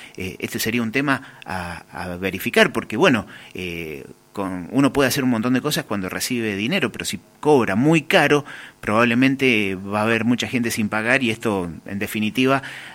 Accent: Mendoza, Argentina; los que pagamos ese fondo somos todos los mendocinos.

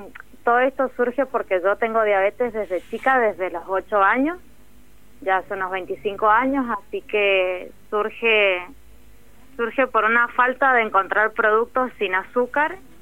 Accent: Las Heras, Mendoza, Argentina; De Las Heras soy yo.

